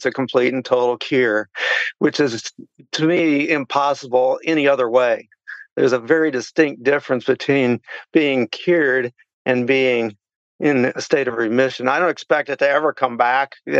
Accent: Peoria, Illinois, United States; moved away as an adult; now in Lake Cormorant, United States; Well, actually, I'm positioned in Lake Cormorant at this moment, but I'm originally from Peoria, Illinois.

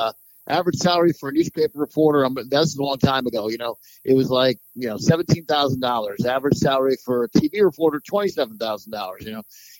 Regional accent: Troy, New York, United States; Yep, born in Troy, the old Leonard Hospital, which is gone. It's up in North Troy. But yeah, we grew up in South Troy.

